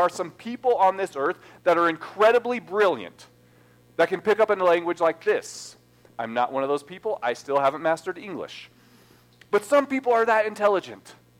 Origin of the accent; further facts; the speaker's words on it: Colorado, United States; It's like I grew up in the Front Range, and anytime there were a lot of tornado warnings in the Front Range